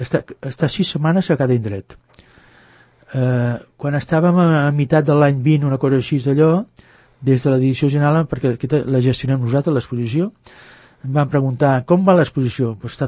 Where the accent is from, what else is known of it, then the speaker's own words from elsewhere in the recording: Sant Cugat, Catalonia, Spain; jo soc de Sant Vic, de Sant Cugat, estic molt implicat en Sant Cugat